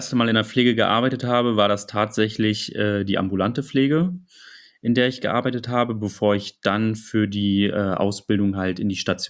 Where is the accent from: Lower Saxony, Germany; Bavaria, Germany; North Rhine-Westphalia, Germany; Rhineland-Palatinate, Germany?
Lower Saxony, Germany; Hannover; komme aus Hannover